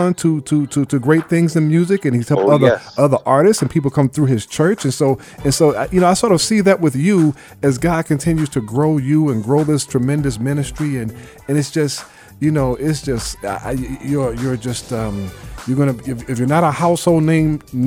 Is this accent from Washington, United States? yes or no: no; Brooklyn, New York, United States; Born and raised in Brooklyn. So yeah.